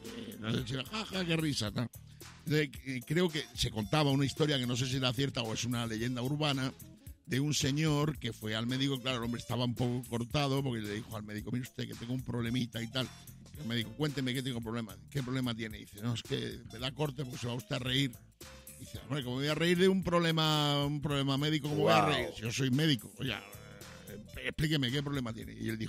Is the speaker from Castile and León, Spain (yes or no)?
no; Badajoz, Extremadura, Spain; also born or lived in Madrid; cuando vivíamos en Madrid, íbamos a Extremadura, porque yo soy extremeño, soy de Badajoz.